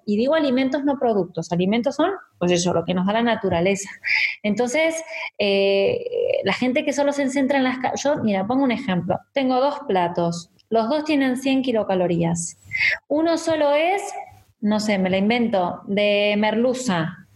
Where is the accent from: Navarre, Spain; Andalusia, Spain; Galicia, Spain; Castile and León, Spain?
Galicia, Spain; como dicen aquí, como gallega